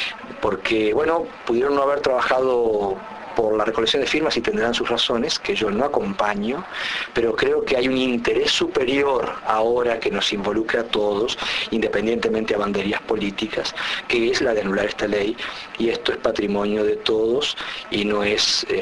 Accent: Uruguay; Somos uruguayos, somos orientales y queremos vivir en un país de estas características

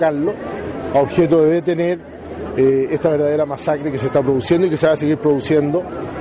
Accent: Chile; como parlamentario también y como ciudadano chileno

